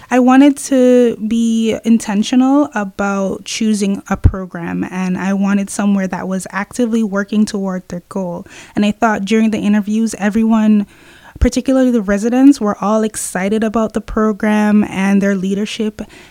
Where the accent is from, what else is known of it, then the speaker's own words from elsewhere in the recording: Old Harbour, Saint Catherine Parish, Jamaica; I'm from Old Harbor, Jamaica, originally.